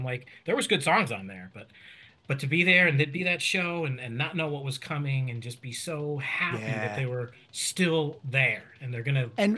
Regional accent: Bridgeport, Connecticut, United States; And that was right in Bridgeport in my hometown.

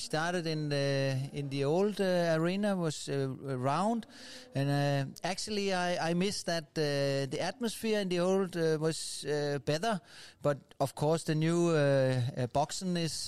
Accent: Denmark; I'm from Denmark.

